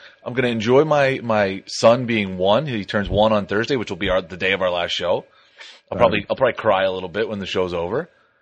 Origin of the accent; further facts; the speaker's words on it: New Jersey, United States; I hate Connecticut. I am from New Jersey.